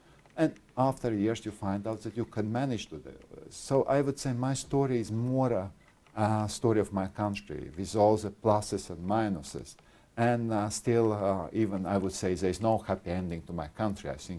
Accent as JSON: {"language": "English", "country": "Latvia", "tie": "born there", "second_language": "English", "said": "I was born not in Latvia, I was born in Soviet Union, because it was been occupied already when I was born for 17 years. I was at school and I never could imagine that Latvia will regain independence."}